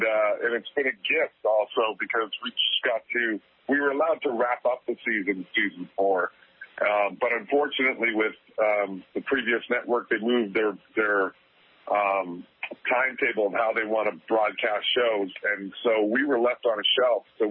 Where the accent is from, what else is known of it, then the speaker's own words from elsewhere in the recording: Winnipeg, Manitoba, Canada; this role that was shooting in my hometown of Winnipeg in Canada